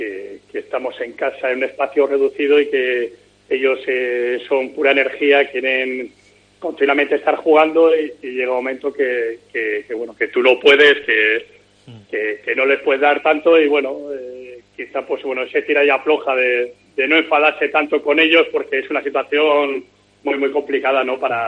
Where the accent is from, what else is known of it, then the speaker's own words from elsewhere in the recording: Spain; se está demostrando cómo somos el pueblo español.